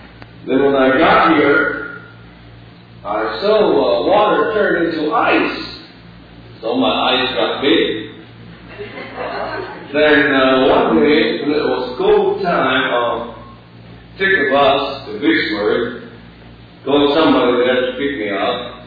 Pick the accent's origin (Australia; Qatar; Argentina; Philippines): Philippines; I'm from the Philippines, and our temperature there ranges from 70 to 95.